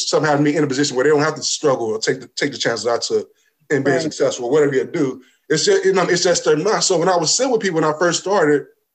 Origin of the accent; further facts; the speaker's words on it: Brooklyn, New York, United States; I was like, no, I'm from Brooklyn. I know New York.